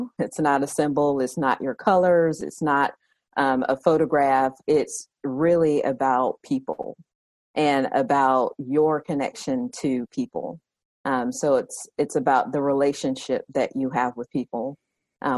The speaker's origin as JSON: {"language": "English", "region": "Southern United States", "country": "United States", "accent": "Southern", "said": "I am definitely Southern, if you can't hear it in my accent."}